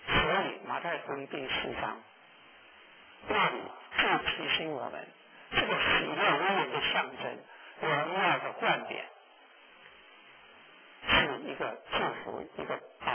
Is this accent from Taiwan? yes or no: no; Wuhan, Hubei, China; 有的时候像想到我这是湖北人，你知道吗？我是武汉人啊